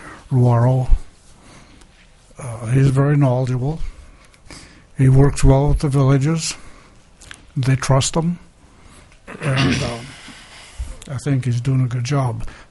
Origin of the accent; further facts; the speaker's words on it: Kobuk, Alaska, United States; born there; I know the country up there. I was born in Keokuk. I know the people. They know my family.